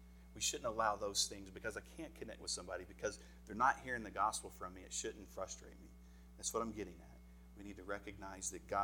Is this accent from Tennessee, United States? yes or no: yes; Tennessee, United States; I grew up in East Tennessee. I'm probably the only person from Tennessee that hates country music.